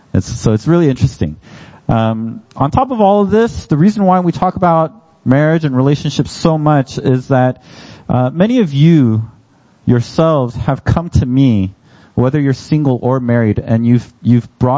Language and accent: English; United States; I'm Korean American.